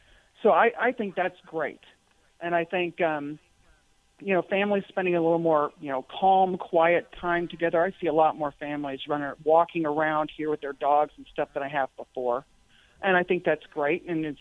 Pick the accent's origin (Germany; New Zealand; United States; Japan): United States; Iowa; Yeah, I mean, I grew up in Iowa. You find simple ways to entertain yourself, right?